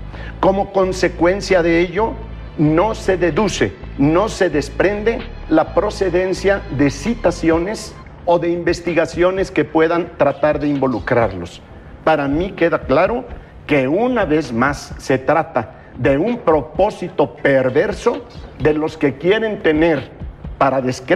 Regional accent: Mexico; Yo como mexicano

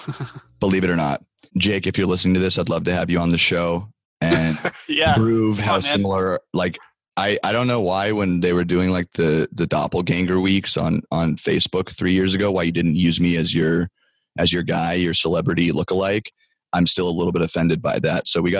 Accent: San Diego, California, United States; I grew up in San Diego. So I'm a very rare breed. I'm a born and raised San Diegan.

